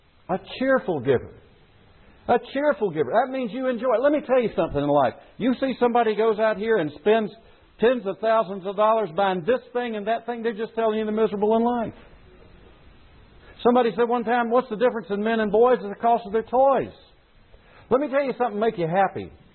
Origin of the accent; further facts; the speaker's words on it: South Carolina, United States; It was something that was done in the church I was raised in South Carolina.